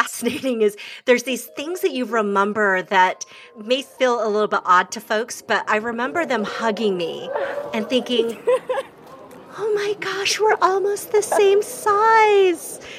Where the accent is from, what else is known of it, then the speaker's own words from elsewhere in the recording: United States; I'm not, you know, quote unquote, Asian. I am American. I'm white.